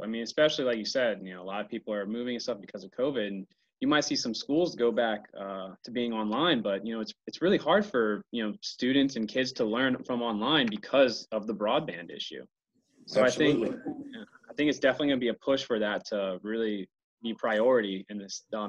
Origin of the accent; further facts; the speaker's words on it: Roanoke, Virginia, United States; You know, I grew up in Roanoke, which is in Southwest Virginia, and I just love the area.